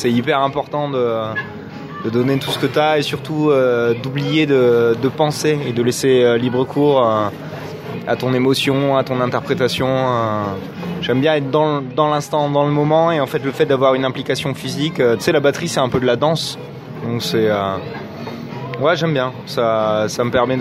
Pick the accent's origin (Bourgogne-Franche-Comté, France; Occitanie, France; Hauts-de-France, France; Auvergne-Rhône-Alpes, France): Occitanie, France; Toulouse; c'est important de se rappeler d'où tu viens. Et c'est toujours émouvant d'y revenir. Tu vois, à chaque fois qu'on revient à Toulouse ou dans la région, on est hyper touché